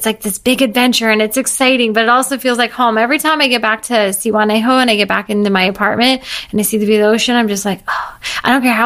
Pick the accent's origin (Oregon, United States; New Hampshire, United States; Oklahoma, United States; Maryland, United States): Oregon, United States; Newberg; I go back to Newburgh, Oregon, where I grew up, and I don't miss anything about it.